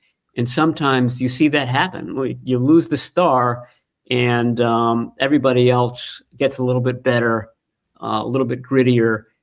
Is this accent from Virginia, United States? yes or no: yes; Virginia, United States; I remember, you know, back in the 1980s, I'm growing up in Virginia